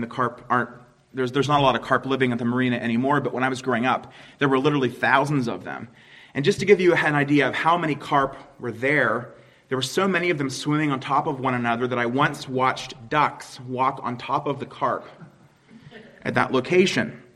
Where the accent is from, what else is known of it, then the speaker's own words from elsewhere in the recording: Huntingdon, Pennsylvania, United States; I think most of you probably know that my hometown is Huntingdon, Pennsylvania. It's just about 45 minutes from here.